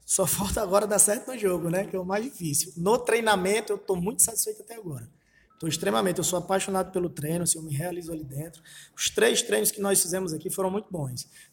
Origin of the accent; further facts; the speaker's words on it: Natal, Rio Grande do Norte, Brazil; como eu sou de Natal